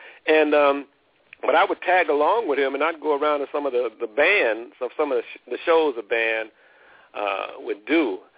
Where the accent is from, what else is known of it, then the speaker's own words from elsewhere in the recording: Chicago, Illinois, United States; talking about growing up in Chicago, well, mm-hmm. Chicago and St. Louis is a little bit like San Francisco and Los Angeles.